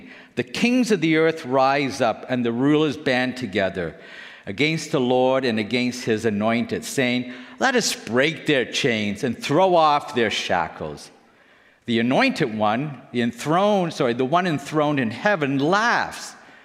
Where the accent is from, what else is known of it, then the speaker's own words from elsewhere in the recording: Toronto, Ontario, Canada; Yes, I am from Ontario. Sorry, it gets worse. I'm from Toronto.